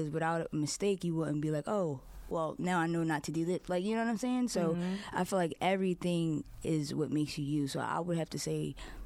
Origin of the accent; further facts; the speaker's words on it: Philadelphia, Pennsylvania, United States; Those nostalgic moments for me growing up in Philly and seeing those, you know, those playgrounds and.